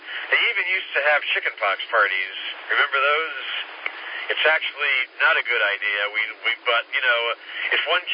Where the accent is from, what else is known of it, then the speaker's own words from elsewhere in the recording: New York City, New York, United States; When I grew up in New York City, right next to where my apartment building was, this construction lot